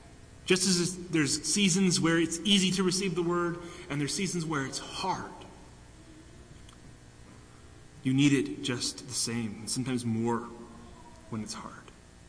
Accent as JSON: {"language": "English", "region": "Indiana", "country": "United States", "tie": "born or raised there", "said": "I grew up in Indiana, and we had a lot of pets. And a kind of a small farmette with chickens and ducks and goats and a donkey and all that kind of stuff."}